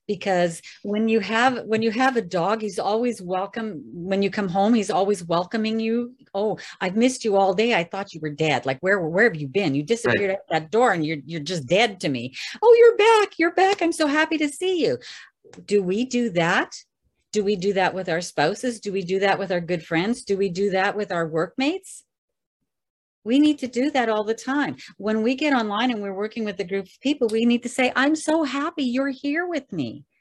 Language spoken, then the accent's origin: English; Canada; you know, I'm from Canada.